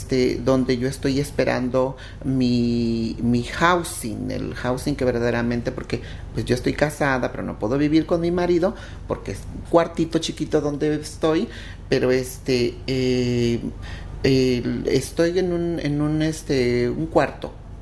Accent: Chiapas, Mexico; now in United States; Yo soy del sur de México, Chiapas. Soy también americana ya, ciudadana americana.

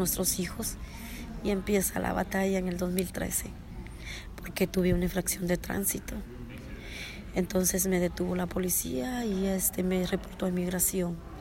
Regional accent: Guatemala; soy de Guatemala

